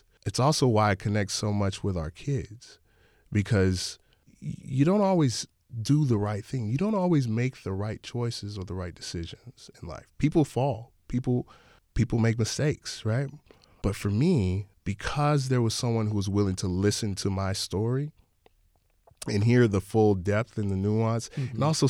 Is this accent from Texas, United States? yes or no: yes; Dallas, Texas, United States; For me, growing up in Southern Dallas, there weren't a lot of programs just out and about that we could go to and find to have these really cool experiences.